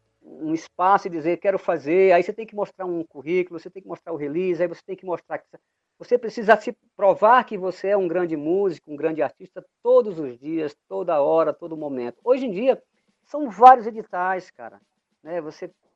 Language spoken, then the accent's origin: Portuguese; Mossoró, Rio Grande do Norte, Brazil; born there; Eu sou potiguar, eu sou do Rio Grande do Norte. Eu nasci em Mossoró, que é a segunda cidade do estado que tem ali, Rio Grande do Norte, que tem ali Natal como a capital.